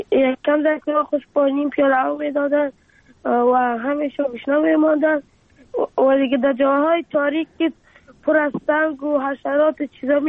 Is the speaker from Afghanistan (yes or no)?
yes; Afghanistan